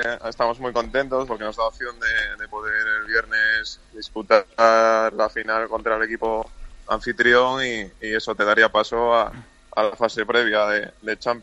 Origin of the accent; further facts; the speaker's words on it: La Camocha, Asturias, Spain; now in Santa Coloma, Andorra; Y le dije, de la Camocha, y ya me quedo desde ahí.